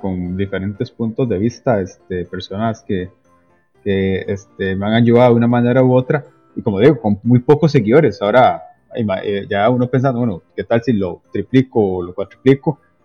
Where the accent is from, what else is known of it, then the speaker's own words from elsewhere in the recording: Limón, Costa Rica; yo soy costarricense, en la provincia de Limón. Ya tengo 34 años. Y bueno, mi familia es de clase media